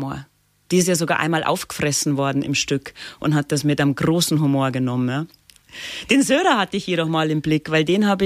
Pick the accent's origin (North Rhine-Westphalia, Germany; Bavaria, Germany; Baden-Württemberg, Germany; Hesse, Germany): Bavaria, Germany; Dorfen; also born or lived in Landshut; Ich sage immer, ich bin geboren in Niederbayern, aber nach einer Woche haben sie mich wieder zurück über die Grenze gebracht nach Oberbayern.